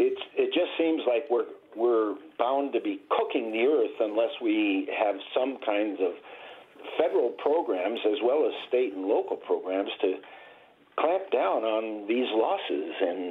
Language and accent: English; Cleveland, Ohio, United States; I was originally from Cleveland, Ohio, and the Natural History Museum there has a long wall